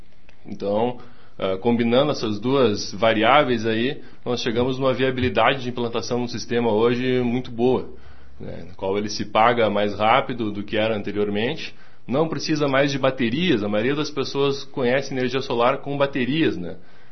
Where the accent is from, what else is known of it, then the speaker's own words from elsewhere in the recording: Porto Alegre, Rio Grande do Sul, Brazil; Sim, nascido lá, me criei lá a vida inteira, lá no centro de Porto Alegre.